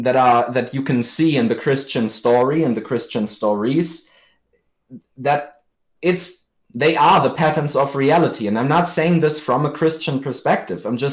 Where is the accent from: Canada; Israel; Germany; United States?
Germany; in Germany, my home country, there are many of those monasteries and churches